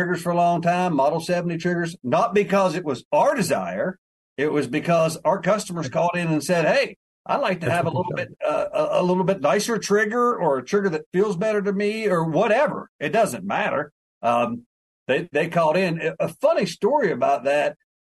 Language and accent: English; West Virginia, United States; Well, I'm from West Virginia. I'm the state that's wholly in the Appalachian Mountains, and we tend to stick to ourselves